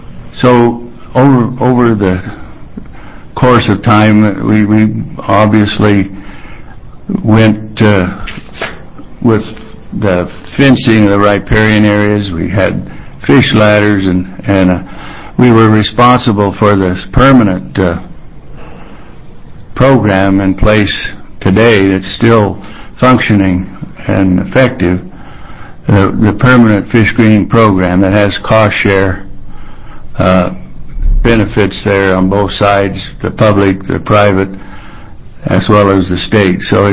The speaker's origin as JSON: {"language": "English", "town": "Fort Klamath", "region": "Oregon", "country": "United States", "tie": "born or raised there", "said": "that's MC, Irish origin, not Scottish. I was born and raised in Fort Klamath, Oregon."}